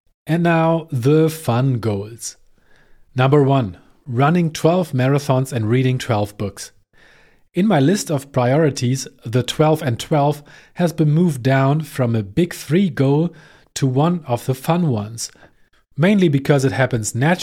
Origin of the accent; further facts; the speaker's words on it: Hamburg, Germany; it usually collides with my hometown marathon in Hamburg every year